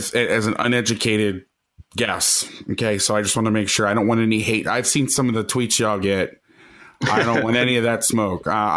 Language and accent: English; Orlando, Florida, United States; I was a student at the University of Miami. I grew up in Orlando. I loved the Dolphins growing up.